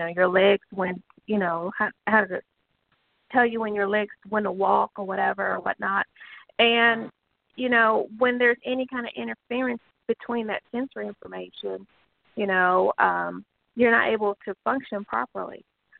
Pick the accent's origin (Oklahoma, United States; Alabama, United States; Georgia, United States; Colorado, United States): Oklahoma, United States; now in Dallas, United States; I am originally from Oklahoma. I attended the University of Oklahoma and then transferred here to go attend Parker University.